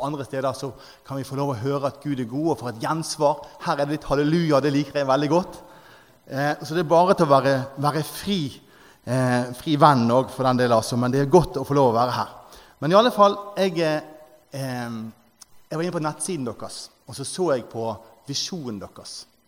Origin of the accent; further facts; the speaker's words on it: Arna, Vestland, Norway; Men jeg er en gutt fra Arna